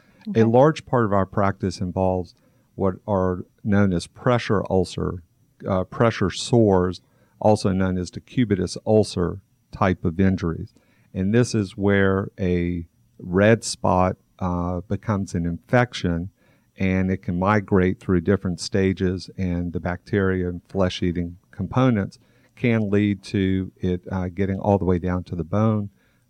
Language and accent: English; Birmingham, Alabama, United States; also born or lived in Michigan; now in Atlanta, United States; I grew up in Birmingham, Alabama, then went to Michigan for college, Emory for law school, and have been here in the greater Atlanta area for the past 30 years.